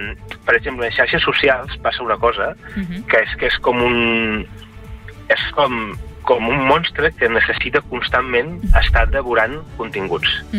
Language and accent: Catalan; Sant Feliu de Guíxols, Catalonia, Spain; Jo estic i sóc de Sant Feliu de Guíxols. Per tant, és un poble o una ciutat petitíssima o petita, d'acord?